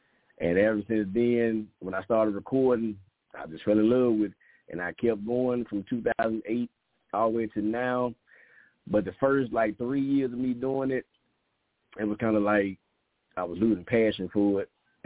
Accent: Mississippi, United States; now in Atlanta, United States; Growing up in Mississippi was fun. You know, I grew up in a little small town, you know, back there in the back in them country bushes, but it was fun.

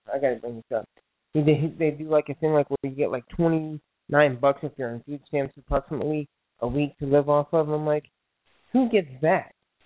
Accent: Germany; You know, I'm not an American, but I'm from Germany.

